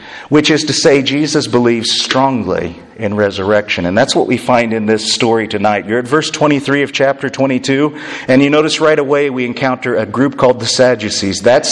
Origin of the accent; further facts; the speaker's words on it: Indiana, United States; So I'm from Indiana, and yeah, Indiana was the land of paradise, right?